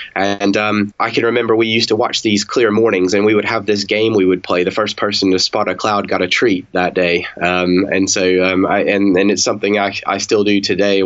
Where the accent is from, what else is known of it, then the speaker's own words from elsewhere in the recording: England, United Kingdom; So I'm looking forward to the time where I can answer back by saying, well, I am English.